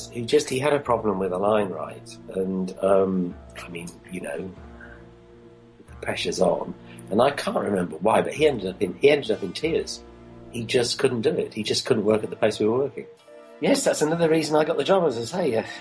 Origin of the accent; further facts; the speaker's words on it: Birmingham, West Midlands, United Kingdom; I mean, I came from Birmingham, like me, you see.